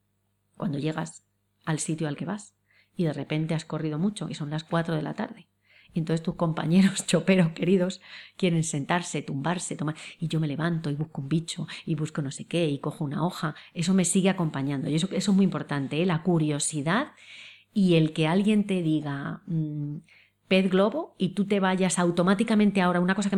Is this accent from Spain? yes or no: yes; Madrid, Community of Madrid, Spain; also born or lived in Villalba; Yo que soy de Madrid, mis padres son de Madrid, mis abuelos eran de Madrid.